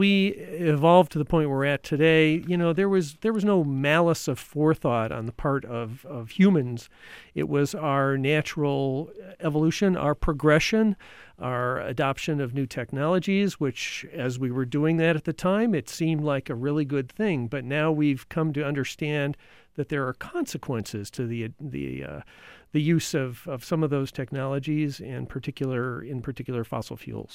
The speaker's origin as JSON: {"language": "English", "region": "Great Lakes", "country": "United States", "tie": "born or raised there", "said": "Well, I grew up on the Great Lakes. I grew up on Lake Erie."}